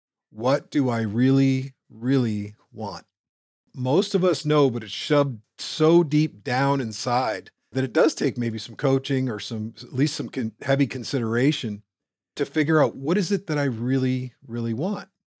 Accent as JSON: {"language": "English", "country": "Canada", "tie": "born or raised there", "said": "back when I grew up in Canada, I could have just stayed there"}